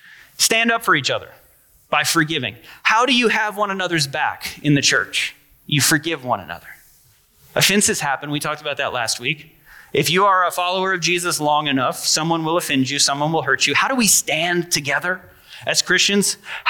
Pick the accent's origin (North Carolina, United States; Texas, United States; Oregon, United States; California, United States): North Carolina, United States; At least I do, because I'm from North Carolina and it doesn't get this cold. This white stuff is not common where I'm from.